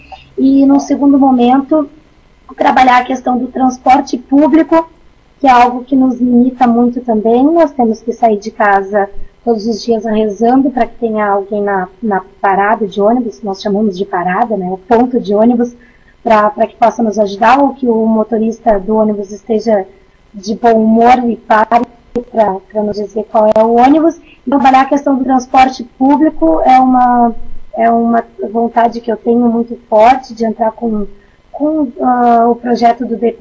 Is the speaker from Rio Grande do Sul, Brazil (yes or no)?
yes; Porto Alegre, Rio Grande do Sul, Brazil; eu moro desde sempre, desde que eu nasci, na Zona Sul de Porto Alegre, e eu faço um trabalho muito forte aqui na minha região.